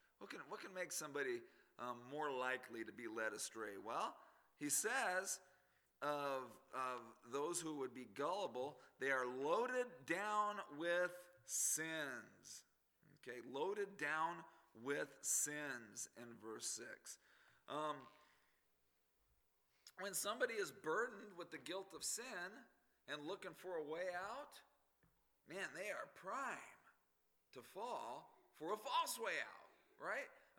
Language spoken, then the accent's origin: English; Las Vegas, Nevada, United States; born there; I was born in Sunrise Hospital. Sunrise Hospital is in Clark County, Nevada. That's Las Vegas. Okay. 1969.